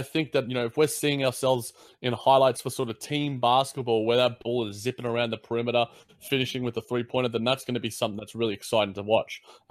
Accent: Australia; It was a little bit racist, I'm sorry. But I am an Australian, so I guess I have that sort of luxury.

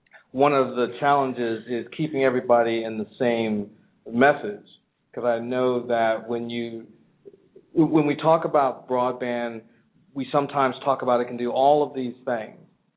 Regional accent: California, United States; I'm from California, as many of you know

